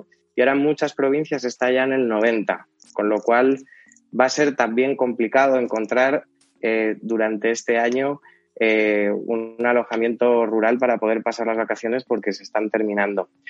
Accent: Madrid, Community of Madrid, Spain; yo soy de Madrid

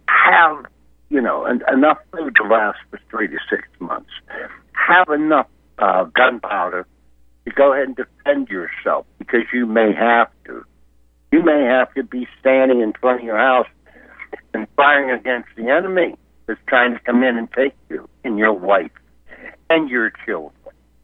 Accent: Greensburg, Pennsylvania, United States; also born or lived in Homestead; I wasn't born in Greensburg. I was born in Homestead. And then our family moved to Greensburg.

